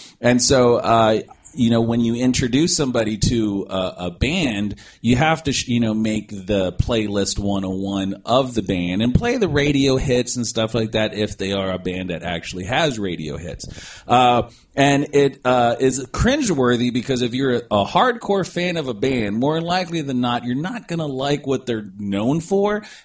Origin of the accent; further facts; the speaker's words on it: San Antonio, Texas, United States; I'm from San Antonio. It's required.